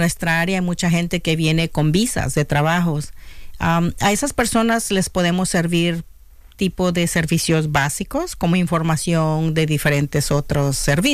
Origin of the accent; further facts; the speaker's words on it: Puebla, Mexico; now in United States; Ok, bueno, originalmente yo soy de México.